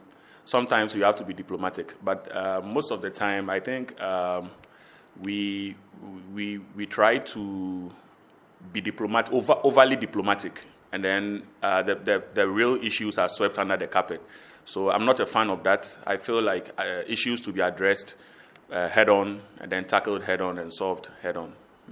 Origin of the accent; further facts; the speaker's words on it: Ghana; In the country, born and bred in Ghana I've been doing tech professionally since 2004 till now.